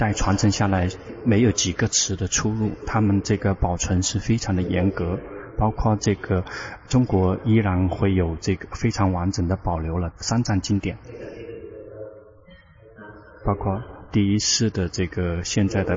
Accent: Thailand; 我们泰国人如果能够把佛法能够弘传到

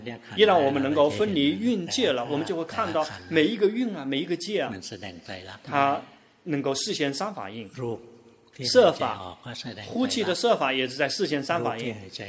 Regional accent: Thailand; Chinese is a second language; 我们泰国人非常棒，谁来了我们都能跟他们和平共处。

